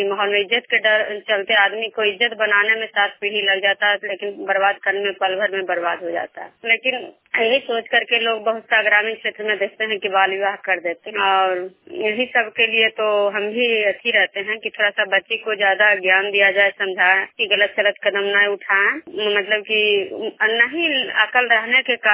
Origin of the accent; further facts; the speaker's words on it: Vishnupur, Bihar, India; विष्णुपुर ग्राम खजरा पंचायत नालंदा जिला नवनता प्रखंड के निवासी हूँ।